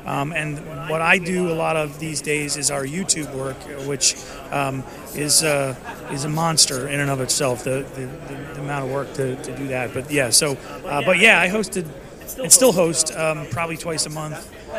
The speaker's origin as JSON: {"language": "English", "town": "Baltimore", "region": "Maryland", "country": "United States", "tie": "born or raised there", "said": "I worked on radio and television and was fairly well known in my hometown of Baltimore for a long time, from 1993 until 2012."}